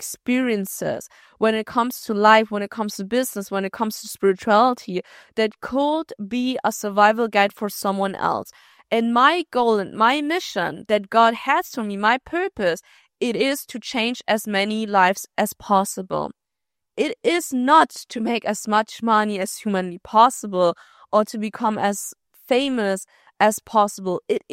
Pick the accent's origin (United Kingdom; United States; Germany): Germany; I said, oh, cool. I literally grew up in Germany.